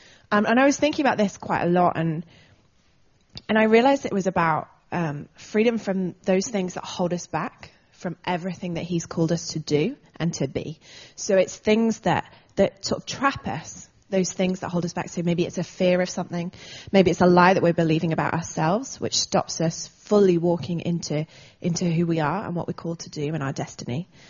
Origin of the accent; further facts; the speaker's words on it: England, United Kingdom; You'll pick up an English twang to my accent because I've been living in Bristol. I am originally English, so I've been living in Bristol for the last 6 years.